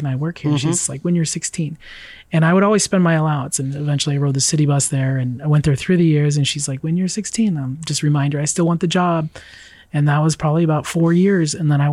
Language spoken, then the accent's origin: English; Steilacoom, Washington, United States; in Lakewood near where I grew up in Steilacoom.